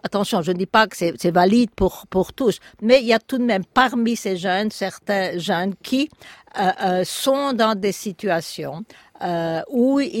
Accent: Belgium; now in United Kingdom; j'ai quitté la Belgique il y a 40 ans au moins, et j'ai vécu dans beaucoup d'endroits. Je vis depuis les années 70 en Grande-Bretagne

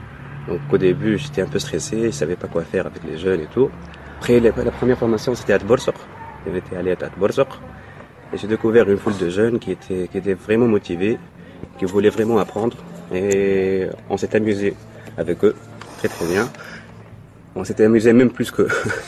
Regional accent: Monastir, Monastir Governorate, Tunisia; Non, je suis originaire de Monastir.

